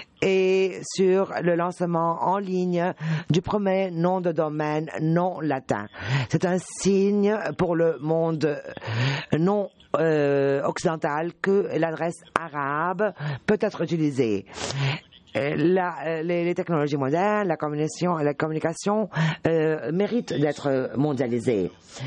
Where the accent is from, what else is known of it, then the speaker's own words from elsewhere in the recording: Brussels, Brussels-Capital Region, Belgium; qui a lieu à Bruxelles, non seulement la capitale de l'Europe, mais également ma ville natale